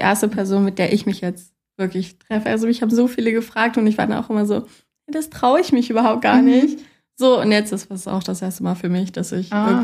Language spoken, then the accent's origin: German; Kassel, Hesse, Germany; ich komme eigentlich aus Kassel.